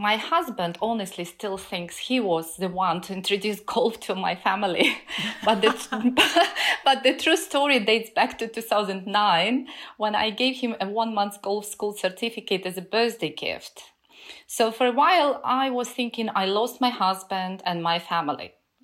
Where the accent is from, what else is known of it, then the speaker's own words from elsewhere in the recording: Ivano-Frankivsk, Ivano-Frankivsk Oblast, Ukraine; I'm now in the western part of Ukraine, in my hometown called Ivano-Frankivsk, which is closer to the Polish border because it's a safer part of Ukraine.